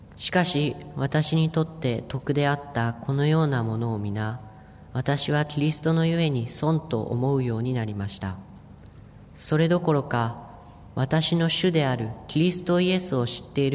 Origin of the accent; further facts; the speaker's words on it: Nagano, Japan; 僕は長野県の自然豊かな場所で生まれ育ちました。